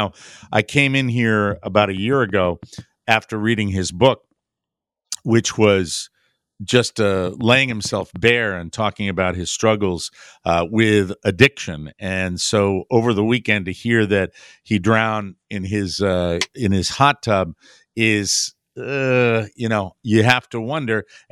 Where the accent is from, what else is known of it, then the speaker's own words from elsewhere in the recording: United States; Of course it does. I'm an American.